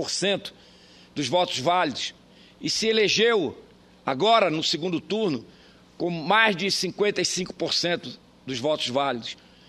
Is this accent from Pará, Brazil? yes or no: yes; Pará, Brazil; e quando dizia diziam lá no meu estado que era de, porque nós éramos de oposição